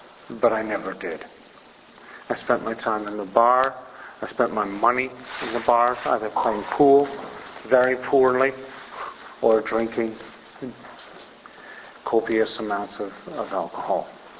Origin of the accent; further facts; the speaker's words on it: Châteauguay, Quebec, Canada; I certainly wasn't going to do it in the town I grew up in Châteauguay.